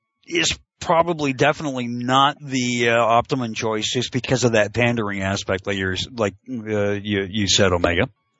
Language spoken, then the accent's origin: English; Canada; it's never made sense to me as a Canadian. It's just not the thing up here the way it is down in the States.